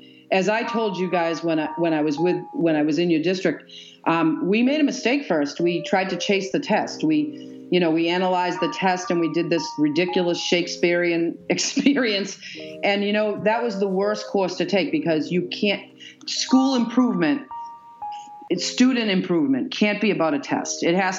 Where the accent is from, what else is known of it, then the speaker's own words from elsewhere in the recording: Brockton, Massachusetts, United States; I grew up in Brockton, and I went to the Brockton Public Schools, and I graduated from Brockton High